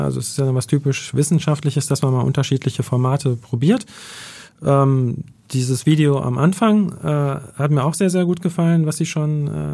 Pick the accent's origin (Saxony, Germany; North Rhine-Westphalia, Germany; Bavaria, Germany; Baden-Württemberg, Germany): North Rhine-Westphalia, Germany; now in Hamburg, Germany; ich habe mich, glaube ich, selten so sehr als Ostwestfale gefühlt, wie seitdem ich hier in Hamburg bin